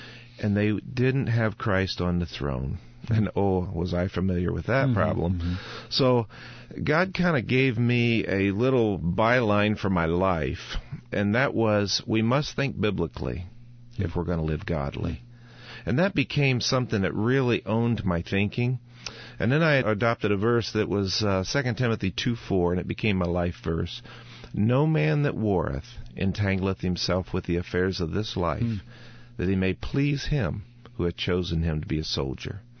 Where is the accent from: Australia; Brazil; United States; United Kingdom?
United States; Washington, D.C. area; I think my struggle was where I grew up in the Washington, D.C. area